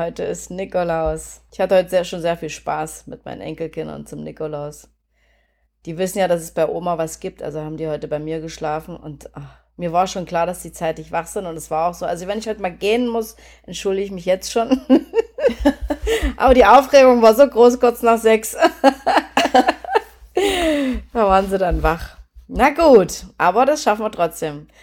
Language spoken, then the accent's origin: German; Germany; born there; Und ich bin ja in der DDR geboren